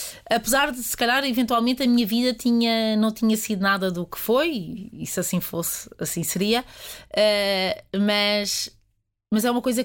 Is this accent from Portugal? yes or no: yes; Portugal; Olha, eu sou muito portuguesa. Eu tenho muito orgulho em ser portuguesa.